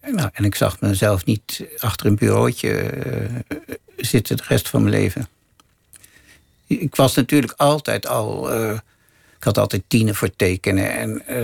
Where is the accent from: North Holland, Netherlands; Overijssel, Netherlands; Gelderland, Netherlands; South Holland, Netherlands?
North Holland, Netherlands; Laren; ben ik geboren en getogen in Laren. En ik vind het daar heerlijk.